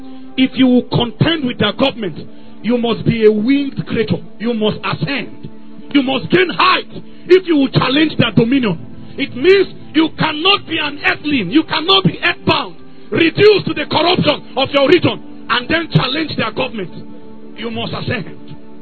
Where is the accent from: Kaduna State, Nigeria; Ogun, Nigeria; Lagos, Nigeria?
Kaduna State, Nigeria; Kaduna; I'm coming from Kaduna. Kaduna have its own shade of darkness.